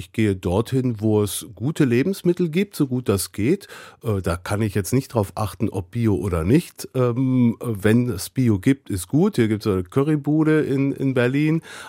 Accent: Belgium; Oh, ich bin ja Belgier.

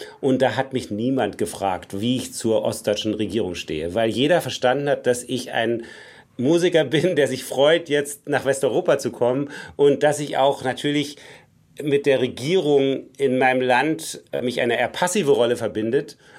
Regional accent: East Germany, Germany; Also ich bin in der DDR aufgewachsen

